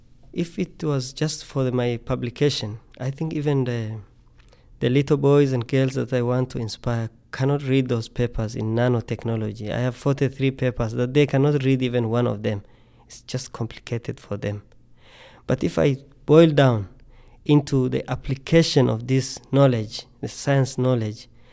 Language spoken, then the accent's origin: English; Tanzania; I'm glad that I grew up in Tanzania